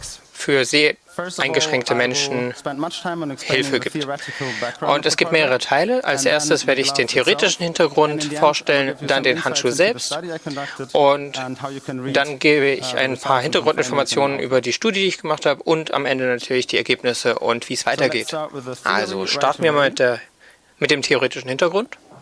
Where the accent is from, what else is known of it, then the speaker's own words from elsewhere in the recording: Cologne, North Rhine-Westphalia, Germany; Ich bin aus Köln.